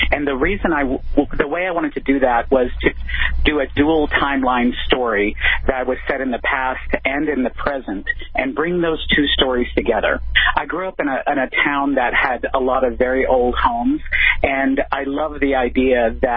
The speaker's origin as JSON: {"language": "English", "region": "the South", "country": "United States", "tie": "born or raised there", "said": "I grew up in the South, and I really love New Orleans."}